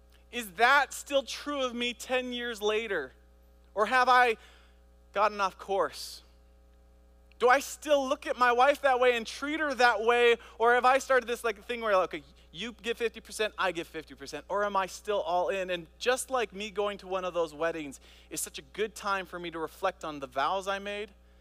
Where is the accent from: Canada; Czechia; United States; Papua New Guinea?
Papua New Guinea; I grew up in Papua New Guinea, and there was the 4A tribe, which is over a mountain pass from where we lived.